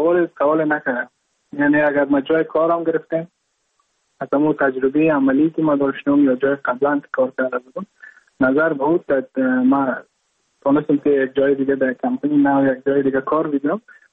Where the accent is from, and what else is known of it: Mazar-i-Sharif, Balkh, Afghanistan; now in Goa, India